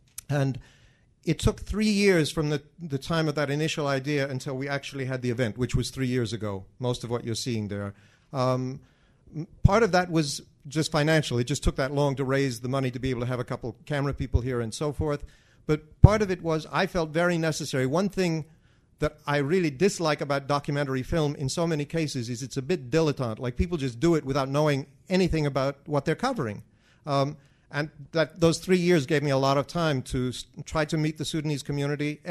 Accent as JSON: {"language": "English", "town": "Grand Island", "region": "Nebraska", "country": "United States", "tie": "born or raised there", "lives_now": "New York, United States", "said": "I live in New York now. I was born and raised in Grand Island."}